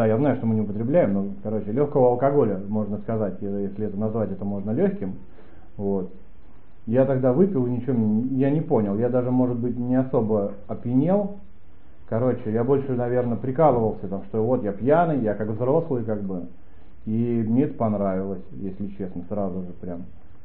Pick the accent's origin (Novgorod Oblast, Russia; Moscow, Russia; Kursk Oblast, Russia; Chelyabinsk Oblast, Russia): Novgorod Oblast, Russia; also born or lived in Kyrgyzstan; Я родился, короче, в Киргизии когда-то давным-давно.